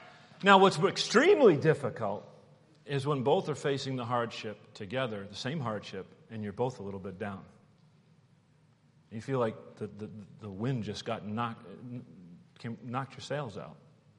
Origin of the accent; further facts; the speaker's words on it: New England, United States; And I grew up in New England, and it would get cold.